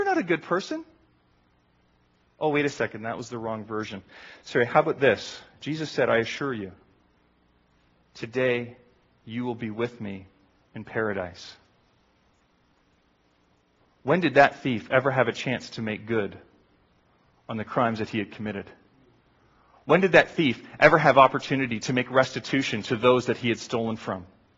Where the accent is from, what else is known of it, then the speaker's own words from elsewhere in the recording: Canada; But I'm a Christian. I'm a follower of Christ before I'm Canadian.